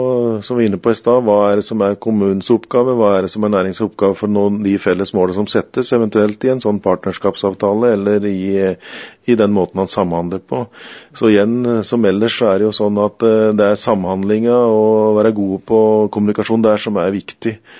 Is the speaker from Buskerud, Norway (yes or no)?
yes; Buskerud, Norway; så er det mye likt det som er i Øvre Numedal, da, der jeg er fra